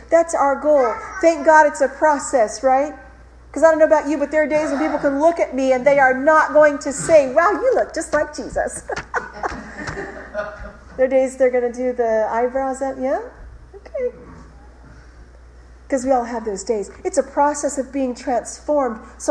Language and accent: English; Ireland; I'm Irish. We have a temper, us Irish.